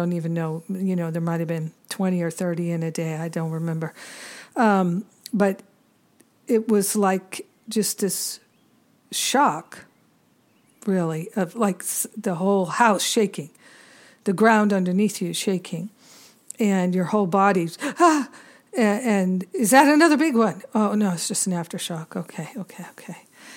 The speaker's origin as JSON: {"language": "English", "region": "Rhode Island", "country": "United States", "tie": "born or raised there", "also_born_or_lived": "Boston / Maine", "said": "My whole life, I'd grown up with the ocean to the east because I grew up in Rhode Island. I went to college in Boston and lived in Maine and et cetera, et cetera."}